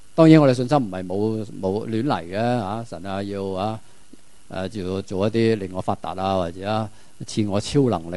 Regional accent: China; 我们中国人都是这样的

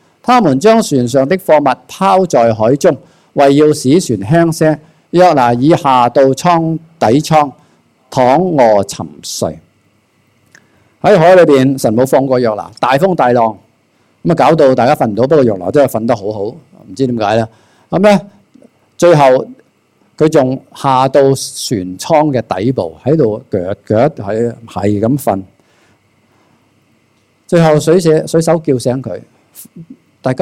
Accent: Hong Kong; 我哋香港人都系啦，究竟你上船落船咧，系嘛？

